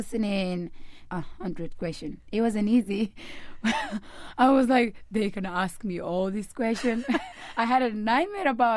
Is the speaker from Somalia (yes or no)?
yes; Somalia; I am from Somalia.